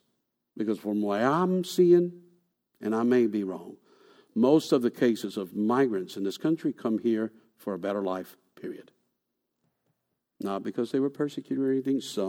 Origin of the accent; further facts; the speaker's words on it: Puerto Rico; moved away as an adult; also born or lived in Bronx, New York; now in United States; I was born in this country. I was born in the Bronx, New York. But as a little child, I was taken to Puerto Rico, where I was raised, and became a man.